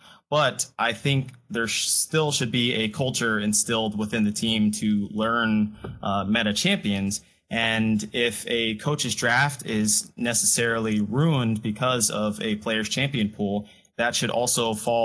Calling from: Los Angeles, California, United States; Calling from LA.

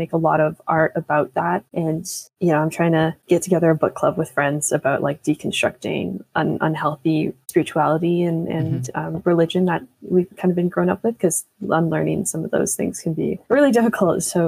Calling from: Ontario, Canada; I'm in Canada, in Ontario

